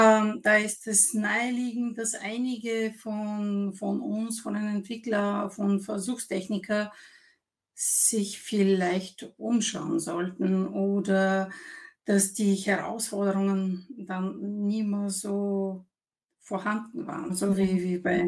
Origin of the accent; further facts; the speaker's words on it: Bulgaria; moved away as an adult; now in Austria; Ich komme aus Bulgarien, bin 2000 nach Österreich gezogen, um Maschinenbau zu studieren, Kfz-Technik.